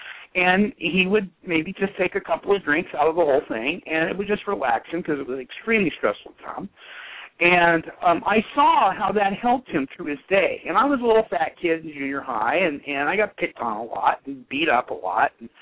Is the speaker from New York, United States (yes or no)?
no; Petaluma, California, United States; I'm 57 years old, and I was raised in Petaluma, California